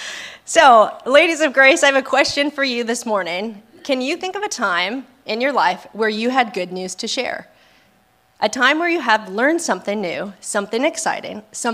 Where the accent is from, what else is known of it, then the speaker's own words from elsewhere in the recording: San Diego, California, United States; moved away as an adult; now in Orange County, United States; I was born and raised in San Diego, and I'm the proud youngest sibling of three sisters.